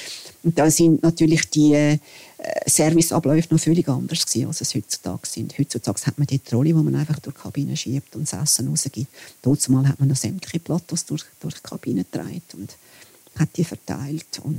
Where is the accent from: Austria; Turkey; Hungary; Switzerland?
Switzerland; Wallisellen, Zurich; ich bin in Wallisellen aufgewachsen und das ist ja sehr nah zum Flughafen Kloten.